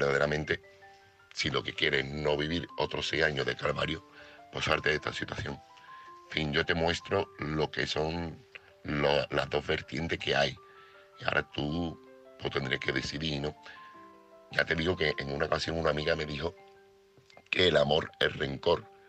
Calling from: Seville, Andalusia, Spain; corresponsal de Sevilla

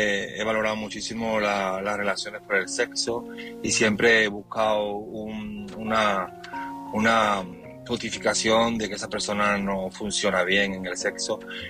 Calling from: Seville, Andalusia, Spain; de Sevilla

